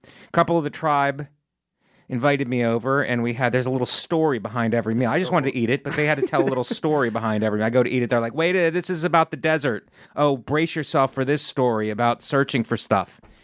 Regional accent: Florida, United States; I was at church with my mother Christmas Eve, the church where I grew up in Florida.

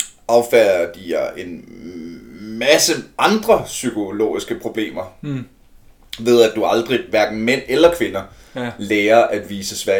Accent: Ølstykke, Capital Region of Denmark, Denmark; Jeg kommer jo fra Ølstykke, hvor jeg blev mobbet.

